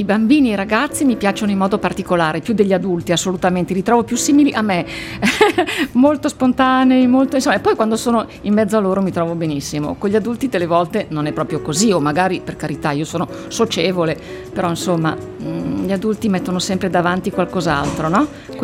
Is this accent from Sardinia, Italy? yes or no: yes; Busachi, Sardinia, Italy; born there; also born or lived in Milan; sono nata a Busacchi in provincia di Oristano, mio papà era di Gavoi, ho nonni, bisnonni, tutti sardi, sono sardissima. Però figlia di immigrati, poi a Milano, e quindi ho vissuto là tempo.